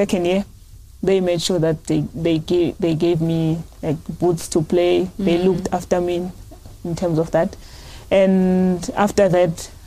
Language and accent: English; Eastern Cape, South Africa; I told them I'm from the Eastern Cape, difficult growing up there.